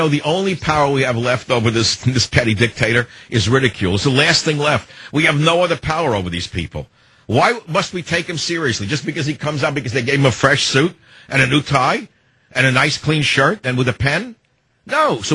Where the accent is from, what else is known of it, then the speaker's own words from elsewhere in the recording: San Francisco, California, United States; Tom on KSFO in my hometown of San Francisco.